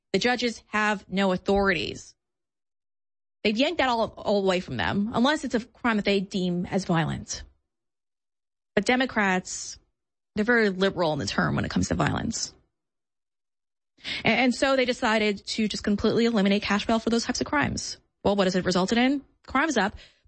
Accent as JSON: {"language": "English", "town": "Long Island", "region": "New York", "country": "United States", "said": "I'm from Long Island. Long Island doesn't vote for this."}